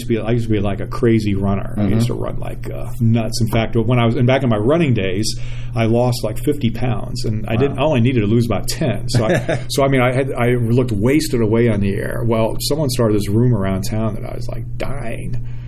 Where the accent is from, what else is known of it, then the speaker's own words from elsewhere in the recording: St. Louis, Missouri, United States; I grew up in St. Louis.